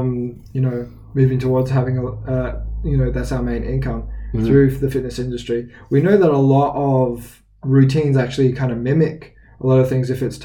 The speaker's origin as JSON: {"language": "English", "country": "Australia", "said": "See, I'm Australian and I hate it because I really love Robert Whittaker"}